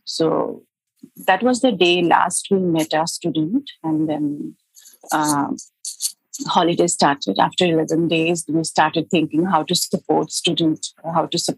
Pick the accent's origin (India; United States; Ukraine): India; Mumbai, Maharashtra; English is a second language; from Mumbai, India.